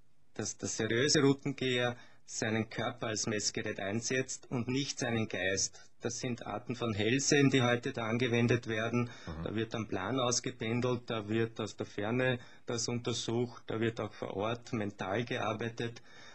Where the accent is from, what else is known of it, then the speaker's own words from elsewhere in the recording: Terras, Lower Austria, Austria; Ich bin in Terras aufgewachsen. Mhm. Das ist im Hornerbezirk, in der Nähe von Bulka, Rätseckenburg.